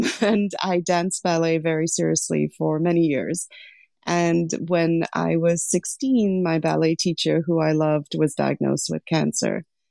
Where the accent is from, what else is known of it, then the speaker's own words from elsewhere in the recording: Lesotho; moved away; As much as I love my childhood and as much as I loved growing up in Southern Africa, it was a very interesting time to be there.